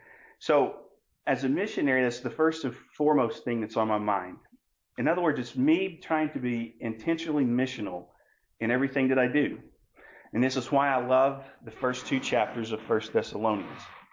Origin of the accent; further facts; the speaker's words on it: Tennessee, United States; accent: Southern; I grew up in East Tennessee, a little place between halfway between Chattanooga and Knoxville. It's taken me 40 something years, I think, to get rid of a Southern accent, but it's still not gone.